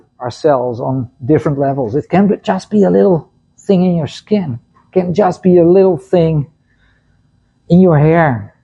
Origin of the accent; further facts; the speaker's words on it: Netherlands; English is a second language; Yeah, I'm from Europe. I'm from the Netherlands. We use centimeters.